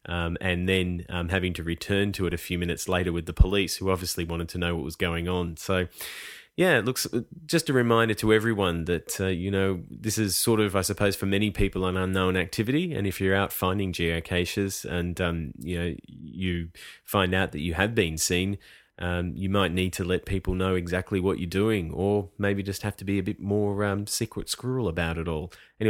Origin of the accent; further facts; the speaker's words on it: Melton, Victoria, Australia; a town called Woodend, which is near my hometown of Melton.